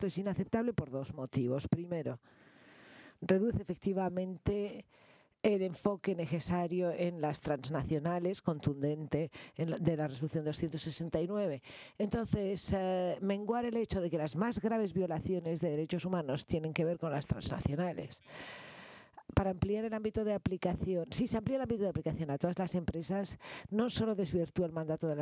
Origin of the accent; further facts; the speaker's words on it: Pakistan; En Pakistán, sobre todo en mi país, las pymes son el 87% del empleo industrial del país y 40% del PNB del país.